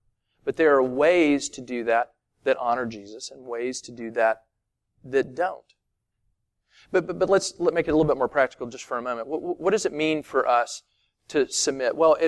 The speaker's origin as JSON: {"language": "English", "region": "the South", "country": "United States", "said": "That little snapshot, that's called being a Southerner. That's how we do life."}